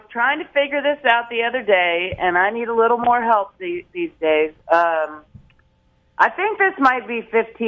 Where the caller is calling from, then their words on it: Richmond, Virginia, United States; I am calling from my beautiful apartment in Church Hill, Richmond, Virginia.